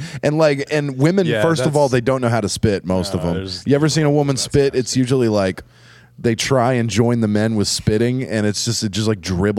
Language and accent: English; United States; Diplomatic immunity. I'm American.